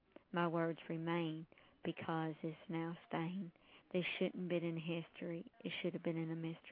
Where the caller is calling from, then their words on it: Kentucky, United States; I'm calling from Kentucky.